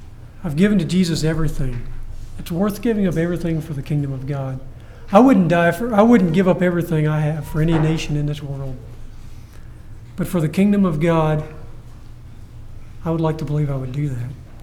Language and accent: English; Tennessee, United States; I remember I grew up in Tennessee. One of the old brothers in our congregation would pick this song so many times